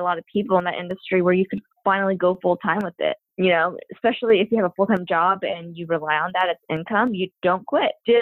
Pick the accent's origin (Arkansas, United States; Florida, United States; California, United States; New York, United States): California, United States; Los Angeles; I am Chinese American, born and raised in LA. Yeah, both of my parents are from Hong Kong.